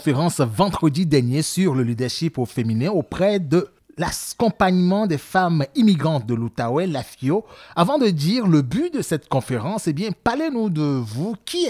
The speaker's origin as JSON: {"language": "French", "country": "Togo", "tie": "born or raised there", "said": "moi, en tant qu'homme, homme noir, homme africain, quand j'étais jeune, là, en Afrique, au Togo"}